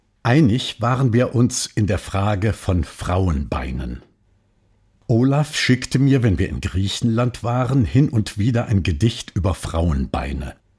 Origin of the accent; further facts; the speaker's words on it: Rhineland, Germany; Ich als Rheinländer war mehr für den ersten FC Köln, ebenfalls aus Lokalpatriotismus.